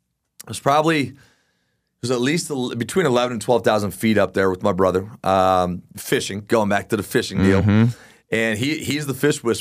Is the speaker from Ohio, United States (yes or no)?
no; Arvada, Colorado, United States; when we were kids and we grew up in Arvada